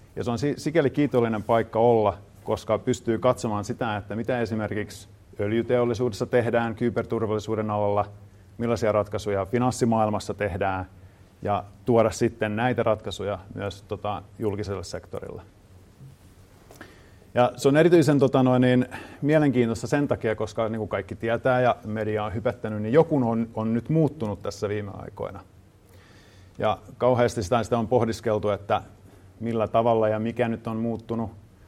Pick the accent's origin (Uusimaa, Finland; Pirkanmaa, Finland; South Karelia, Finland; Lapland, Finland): Pirkanmaa, Finland; Pirkkala; also born or lived in Tampere; Mun oma tausta on siis sellainen, että itse asiassa en tule Tampereelta, vaan tuun Pirkkalasta sieltä Tampereen kupeesta.